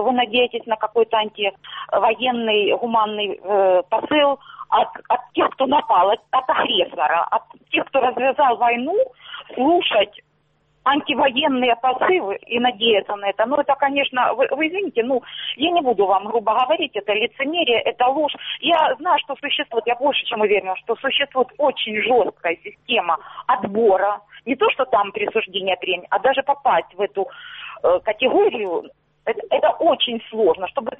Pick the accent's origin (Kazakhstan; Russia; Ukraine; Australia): Ukraine; Starobilsk, Luhansk Oblast; Луганщина, город Старобельск.